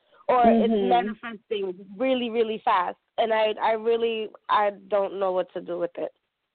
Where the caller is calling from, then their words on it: Connecticut, United States; I'm calling from Connecticut.